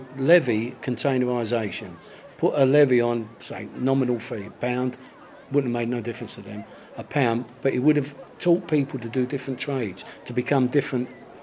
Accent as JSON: {"language": "English", "town": "Rotherhithe", "region": "London", "country": "United Kingdom", "tie": "born or raised there", "said": "Where we grew up in Rotherhithe, we never..."}